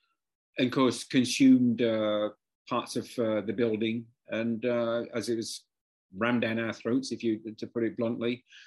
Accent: United Kingdom; moved away as an adult; now in United States; I'm immigrant from Britain

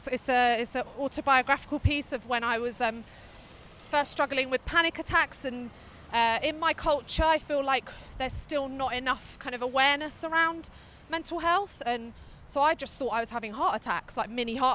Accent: London, United Kingdom; what makes Britain so amazing, especially like growing up in London?

